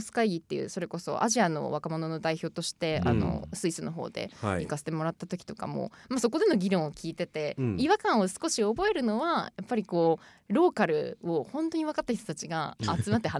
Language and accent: Japanese; Isahaya, Nagasaki, Japan; そういった水俣であったりだとか自分の故郷である諫早だったりだとか島原だったりだとか